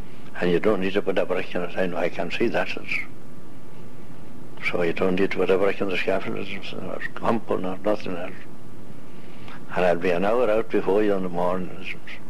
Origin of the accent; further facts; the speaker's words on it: Tipperary, Munster, Ireland; I'm from Tipperary